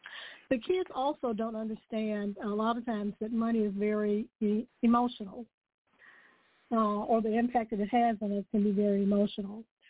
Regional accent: Atlanta, Georgia, United States; When I was growing up in the Atlanta area, I worked for a company called Winn-Dixie

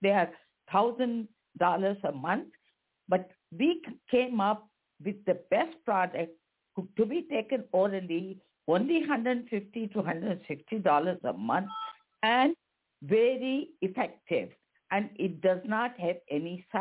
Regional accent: India; now in United States; I was born and brought up in India. I didn't even know what is Halloween.

